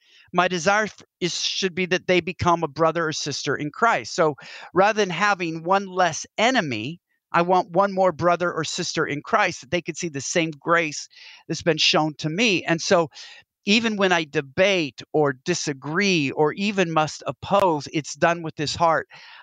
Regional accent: Pacific Northwest, United States; I'm from the Pacific Northwest.

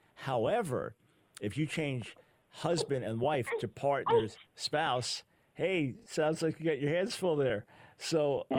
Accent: New York, United States; So I'm from New York.

